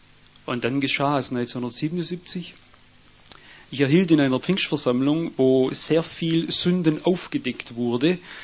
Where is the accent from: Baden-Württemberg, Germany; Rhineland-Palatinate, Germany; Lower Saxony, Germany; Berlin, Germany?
Baden-Württemberg, Germany; Albstadt; ich komme aus Tailfingen, aus Albstadt.